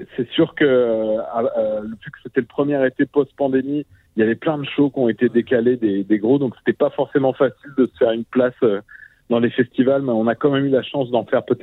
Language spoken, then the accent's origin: French; France; now in Canada; ça s'entend à notre accent. On vient pas d'Abitibi, mais on est un petit peu français. Et même si on est là depuis une dizaine d'années